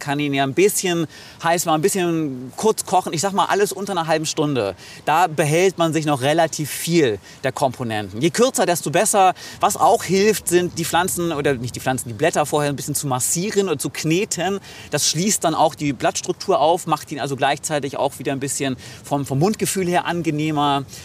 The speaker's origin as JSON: {"language": "German", "town": "Oldenburg", "region": "Lower Saxony", "country": "Germany", "tie": "born or raised there", "said": "Naja, als gebürtiger Oldenburger bin ich damit quasi kulinarisch aufgewachsen."}